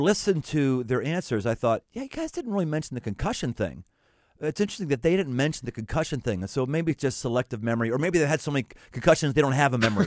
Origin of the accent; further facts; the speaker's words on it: Pittsburgh, Pennsylvania, United States; You know, you got to recognize I grew up in Pittsburgh.